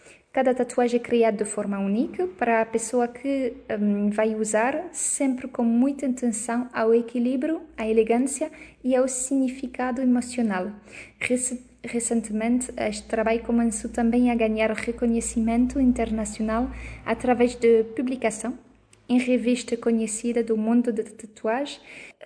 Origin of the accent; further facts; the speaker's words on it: Belgium; Portuguese is a second language; now in Portugal; Eu sou belga e há alguns anos eu decidi, com a minha família, de mudar completamente de vida e expatriar-nos para os Açores